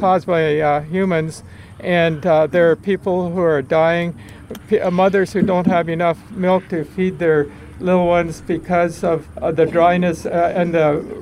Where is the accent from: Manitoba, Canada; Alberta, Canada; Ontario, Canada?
Alberta, Canada; Edmonton; I'm from Edmonton, Alberta.